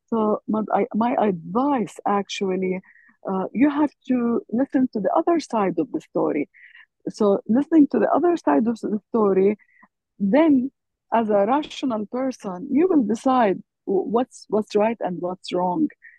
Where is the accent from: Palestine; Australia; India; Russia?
Palestine; now in United States; it represents me as an American Palestinian woman. And I felt like what they are doing, good causes back home there to help the needy people.